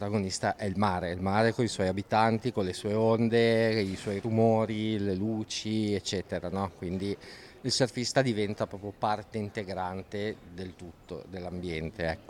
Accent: Genoa, Liguria, Italy; born there; now in Bogliasco, Italy; io invece sono nato a Genova, ora vivo a Bogliasco. In realtà io sono cresciuto in montagna

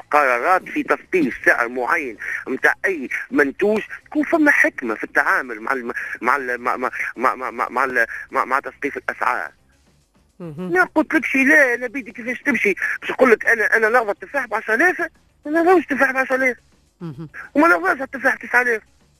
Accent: Tunisia; رانا عندنا في تونس ما يكفي من انتاج كلك سوا في الغلال ولا في الخضر

